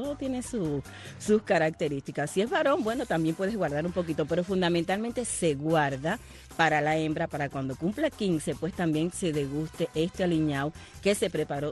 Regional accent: Holguín, Cuba; Bueno, esta es una costumbre muy oriental y fundamentalmente para las provincias de Granma y para la provincia de Holguín, de donde yo soy.

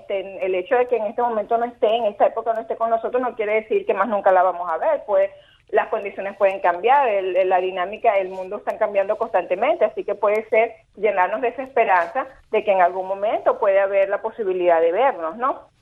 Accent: Venezuela; yo soy venezolana y aunque vivo afuera

